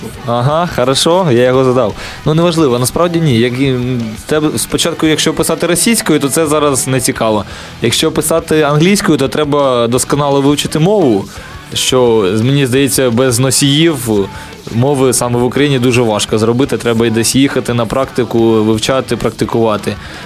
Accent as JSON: {"language": "Ukrainian", "region": "Kyiv", "country": "Ukraine", "said": "Тому що ми оба кияни, ми родилися в Києві."}